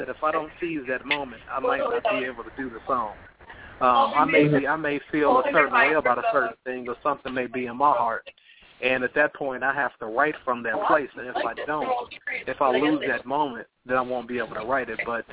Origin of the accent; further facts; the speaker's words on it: Chicago, Illinois, United States; now in East Chicago, United States; You know, I'm from Chicago, but I live in East Chicago now.